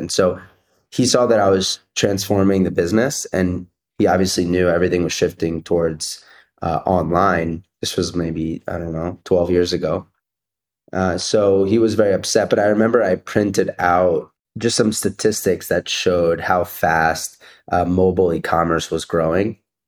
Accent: Cherry Hill, New Jersey, United States; So I grew up in South Jersey, in Cherry Hill, New Jersey, and my parents are both immigrants from Israel

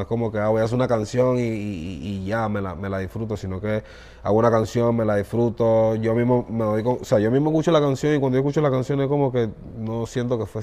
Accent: Panama; para que sepan que soy de Panamá, que no lo he olvidado, que sigo siendo el mismo.

